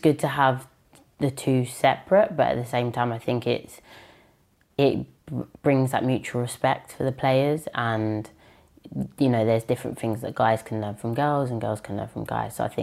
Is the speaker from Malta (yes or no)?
no; Woodford Green, London, United Kingdom; So I grew up in Woodford Green in Essex, in England.